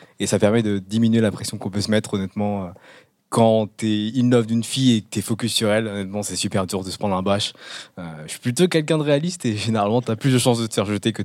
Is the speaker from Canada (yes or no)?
yes; Canada; Après, moi, je viens du Canada.